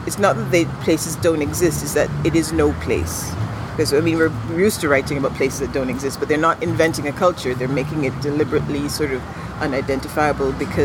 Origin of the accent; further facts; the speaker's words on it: Jamaica; I'll say that you're from Barbados, I'm from Jamaica.